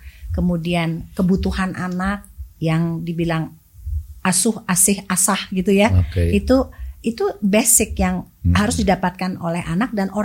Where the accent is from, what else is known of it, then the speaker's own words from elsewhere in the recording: Bali, Indonesia; Saya orang Bali.